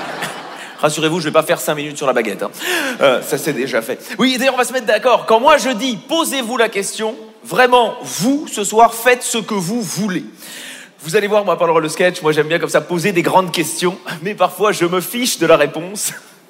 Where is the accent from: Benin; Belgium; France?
Belgium; Je suis belge. Voilà, les premiers rires.